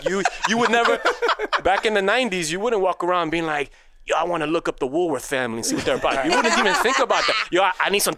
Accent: New York City, New York, United States; So I grew up in Queens. You know, grew up skateboarding.

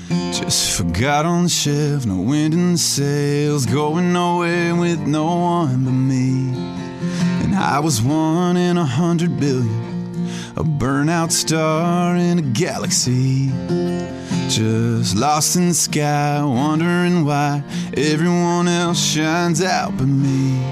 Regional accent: Nashville, Tennessee, United States; Been in Nashville since I was 10 years old.

